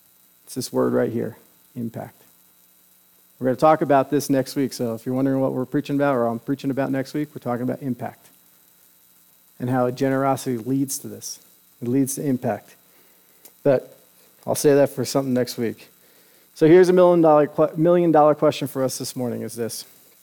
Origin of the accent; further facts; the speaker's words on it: Long Island, New York, United States; this is a place from where I grew up in Long Island.